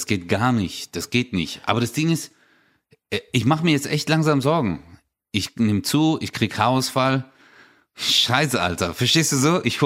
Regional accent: Stuttgart, Baden-Württemberg, Germany; Hat man bei uns in Stuttgart gesagt.

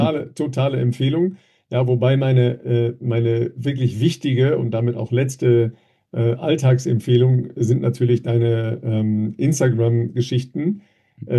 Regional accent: Dorsten, North Rhine-Westphalia, Germany; in meiner Heimat in Dorsten

